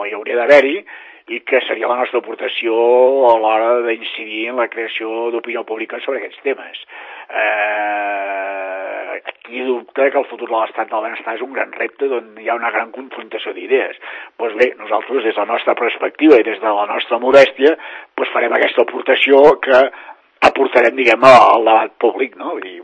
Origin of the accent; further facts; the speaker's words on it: Sant Cugat del Vallès, Catalonia, Spain; com a catalans i com a Sant Cugatencs